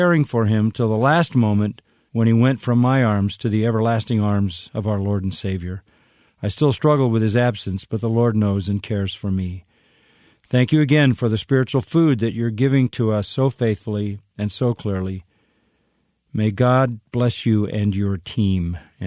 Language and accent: English; Madrid, Community of Madrid, Spain; English is a second language; I am from Madrid, Spain.